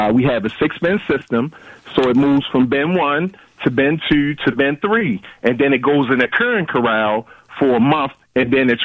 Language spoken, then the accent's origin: English; Baltimore, Maryland, United States; I'm from Sandtown, Winchester, 72 square block in West Baltimore